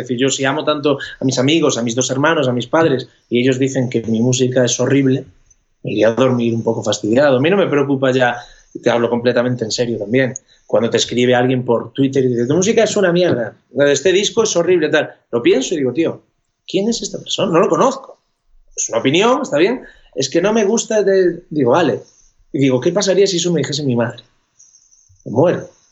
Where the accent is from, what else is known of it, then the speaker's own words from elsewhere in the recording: Galicia, Spain; now in Madrid, Spain; estuvimos en verano en mi tierra, en Galicia, yo vivo en Madrid, pero soy gallego, nací en Galicia